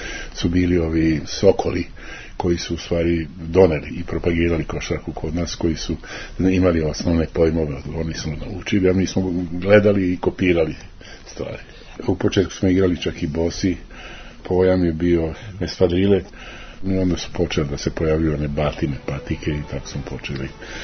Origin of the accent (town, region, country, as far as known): Belgrade, Serbia